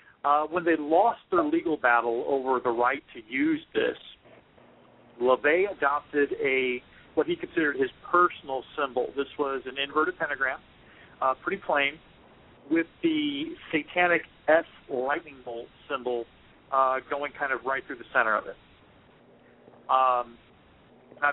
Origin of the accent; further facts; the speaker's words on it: Fort Wayne, Indiana, United States; We're old friends from we're both from Fort Wayne.